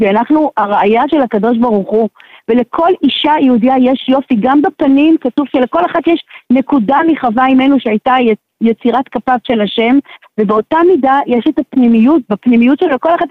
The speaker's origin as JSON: {"language": "Hebrew", "town": "Miami", "region": "Florida", "country": "United States", "lives_now": "Elad, Israel", "said": "אני גרה באלעד, אבל אני במקור ממיימי."}